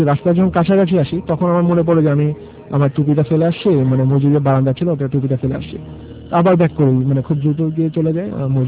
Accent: Uttara, Dhaka Division, Bangladesh; আমি উত্তরা থেকে এসেছি, চট্টগ্রাম ইউনিভার্সিটিতে আমি বিবে করছি।

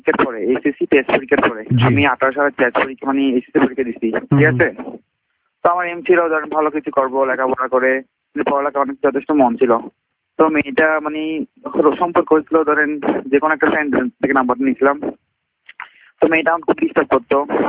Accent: Chittagong, Chittagong Division, Bangladesh; আমার বাড়ি হচ্ছে চট্টগ্রাম

